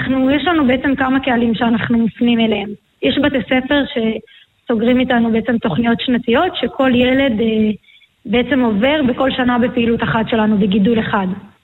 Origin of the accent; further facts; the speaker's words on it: Shomria, Southern District, Israel; אני גדלתי שם, לא, עכשיו אני גרה בסטוסיה, זה גם בדרום.